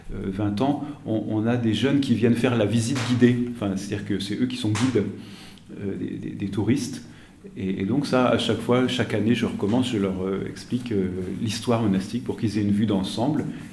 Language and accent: French; Nancy, Grand Est, France; moi je suis de Nancy. Là-bas, il n'y a pas de monastère dans l'Est.